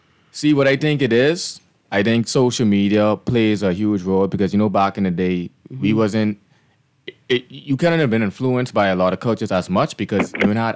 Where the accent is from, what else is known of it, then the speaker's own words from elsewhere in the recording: Bahamas; accent: Bahamian; now in Canada; My accent, you know, so I don't, like, nowhere I go, even though I live in Canada, I still talk Bahamian.